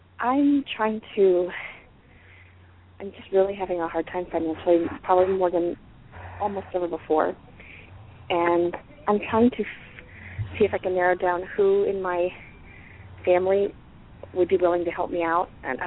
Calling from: Washington, District of Columbia, United States; Washington, D.C.

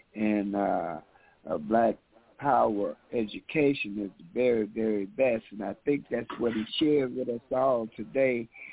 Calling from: Chicago, Illinois, United States; Yes, from Chicago.

